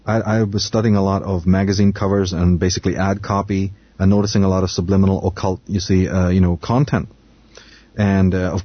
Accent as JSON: {"language": "English", "town": "Belfast", "region": "Northern Ireland", "country": "United Kingdom", "tie": "born or raised there", "said": "Because growing up in Belfast, you know, of course we have the Unionists"}